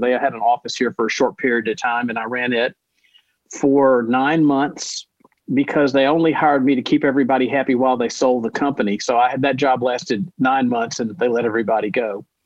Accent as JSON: {"language": "English", "town": "Nashville", "region": "Tennessee", "country": "United States", "tie": "born or raised there", "said": "I'm born and raised in Nashville."}